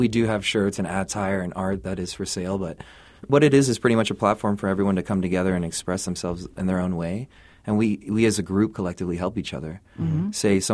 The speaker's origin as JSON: {"language": "English", "town": "El Paso", "region": "Texas", "country": "United States", "said": "from El Paso."}